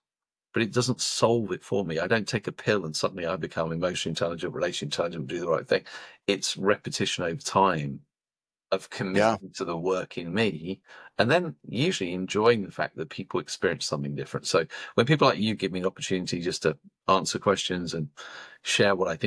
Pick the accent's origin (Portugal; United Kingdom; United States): United Kingdom; as a Brit